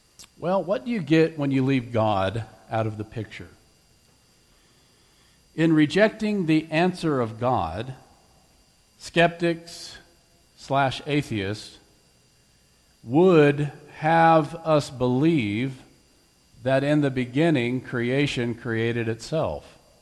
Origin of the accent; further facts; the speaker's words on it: United States; I am an American, but just because I'm American doesn't give me the right to create any definition that I want as to what an American is.